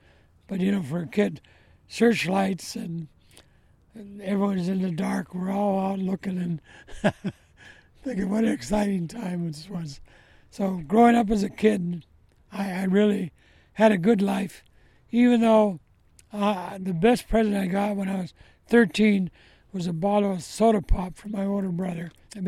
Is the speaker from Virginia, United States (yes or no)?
no; Minneapolis, Minnesota, United States; also born or lived in Detroit / Los Angeles; Yeah, I was in Los Angeles then. I was born in Minneapolis. I lived in Detroit. And then when my mother and father got divorced, we moved out to Los Angeles where her sister lived.